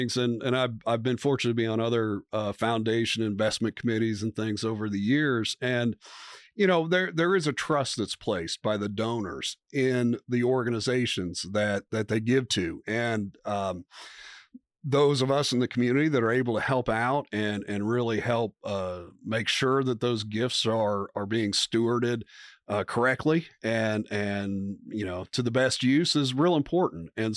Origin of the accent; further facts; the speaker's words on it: Columbia, Missouri, United States; born there; now in Manhattan, United States; I wasn't born here. I was born in Columbia, Missouri. But I call Manhattan home and I've been back since 2001.